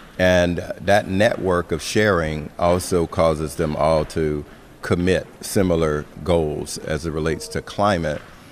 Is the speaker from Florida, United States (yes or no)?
yes; Florida, United States; the floods in my home state of Florida